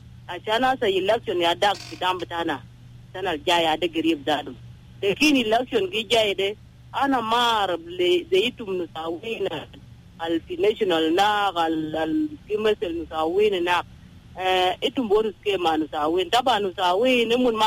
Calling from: Torit, Eastern Equatoria, South Sudan; I'm calling … from Turit.

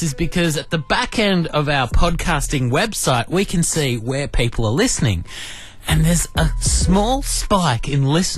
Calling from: Australia; Yeah, we're calling from Australia.

